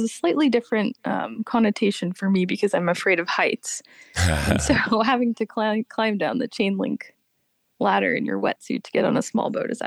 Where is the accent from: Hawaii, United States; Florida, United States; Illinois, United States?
Hawaii, United States; So I grew up in Hawaii. I'm very lucky to grow up in such a beautiful place and spent a lot of time at the beach as a kid.